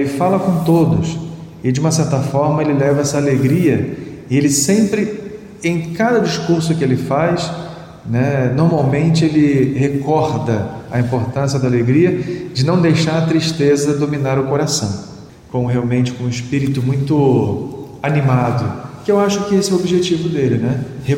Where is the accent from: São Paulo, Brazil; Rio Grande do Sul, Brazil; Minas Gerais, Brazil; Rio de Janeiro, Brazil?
Rio de Janeiro, Brazil; born there; na rua onde eu nasci, no Rio de Janeiro